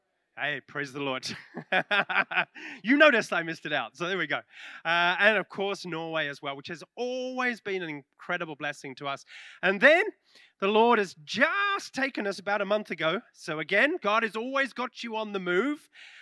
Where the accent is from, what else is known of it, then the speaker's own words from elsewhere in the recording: England, United Kingdom; I'm from England.